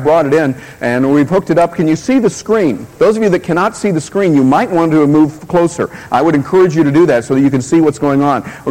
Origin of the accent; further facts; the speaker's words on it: Atlanta, Georgia, United States; Now, I'm from Atlanta.